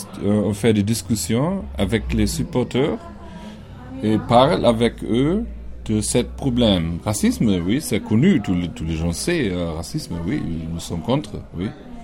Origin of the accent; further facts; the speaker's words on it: Bremen, Germany; French is a second language; Je viens de Brême.